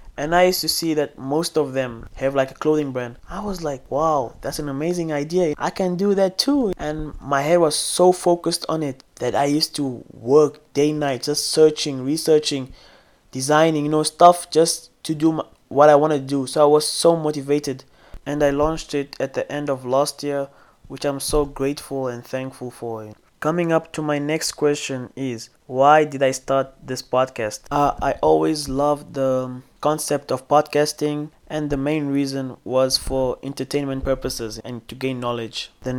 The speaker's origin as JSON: {"language": "English", "town": "Tebessa", "region": "Tébessa Province", "country": "Algeria", "said": "I am from Tebessa, Algeria, and I'm 19 years old."}